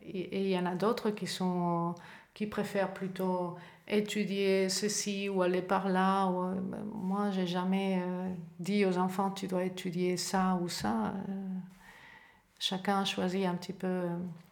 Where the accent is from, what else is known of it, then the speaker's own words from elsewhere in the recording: Spain; moved away; c'est pas parce que moi je suis partie de l'Espagne à l'étranger que je vais aussi demander à mes enfants de faire la même chose.